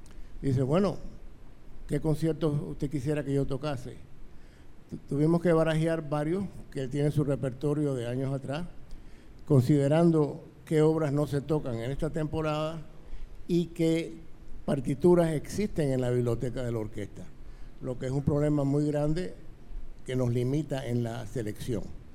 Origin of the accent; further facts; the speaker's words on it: Cuba; Yo soy cubano y me encanta la idea de que mis alumnos toquen en Cuba